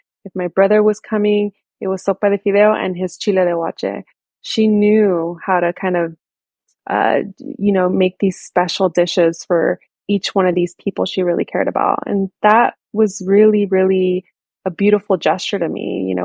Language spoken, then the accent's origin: English; South Gate, California, United States; I grew up in Southeast Los Angeles, specifically in Southgate here in LA.